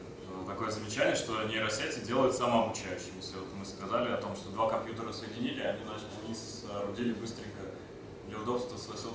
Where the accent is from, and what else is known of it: Moscow, Russia